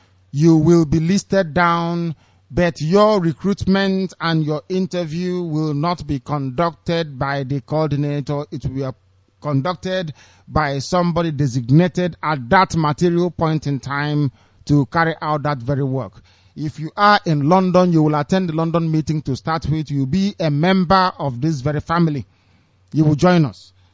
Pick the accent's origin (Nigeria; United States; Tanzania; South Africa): Nigeria; Umuahia, Abia; Do you know I am from Ibeku? Because that's nothing like Omuahia. I'm from Ibeku.